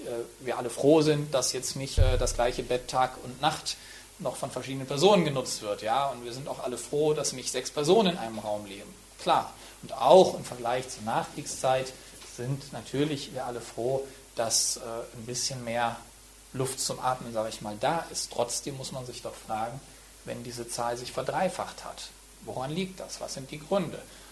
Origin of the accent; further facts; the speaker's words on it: Wuppertal, North Rhine-Westphalia, Germany; Ich bin in Wuppertal, am Rande des Rheinlands sozusagen, groß geworden. Und das ist auch keine wachsende, sondern eher eine schrumpfende Region.